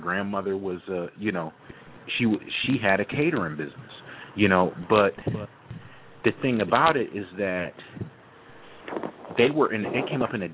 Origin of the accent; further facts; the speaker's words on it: Youngstown, Ohio, United States; now in Orlando, United States; You know, I'm from Youngstown, like Tracy and Jeff. I live in Orlando now. And I'm going to tell you, I'm from the hood, all right?